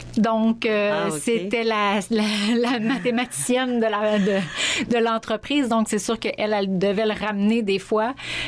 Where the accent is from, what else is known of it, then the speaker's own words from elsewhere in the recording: Dégelis, Quebec, Canada; moi, je suis native de Ville-d'Égely, maintenant qui se prononce seulement d'Égely.